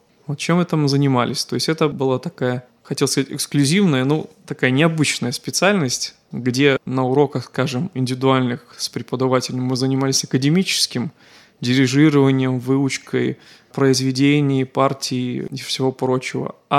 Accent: Sharkawshchyna, Vitebsk Region, Belarus; родом я из Витебщины. Родился я в городском поселке Шарковщина. Это на западе Витебской области, рядом с Брасловскими озерами, чуть-чуть до них не доезжая, скажем так.

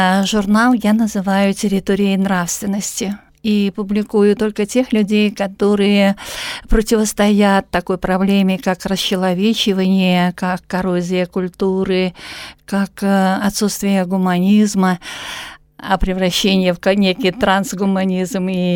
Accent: Mogilev Region, Belarus; now in Russia; Я родом из Беларуси, из Могилевской области и оканчивала Гомельский университет. Но так сложилось по судьбе, что я сейчас живу в Калининградской области.

